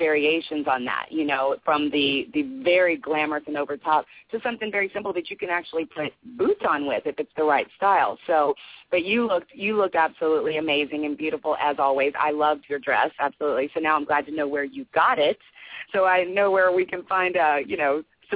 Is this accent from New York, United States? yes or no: no; Kentucky, United States; I come from Kentucky, which is, you know, debated whether that's the South or the Midwest, but there's a tendency there.